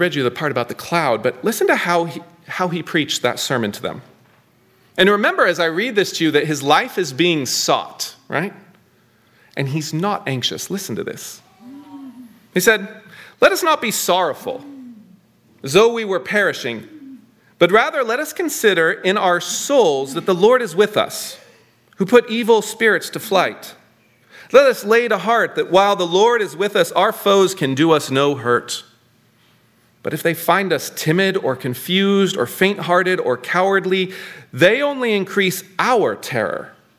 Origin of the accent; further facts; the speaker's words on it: California, United States; I mean, I'm from California. We just passed Prop 50.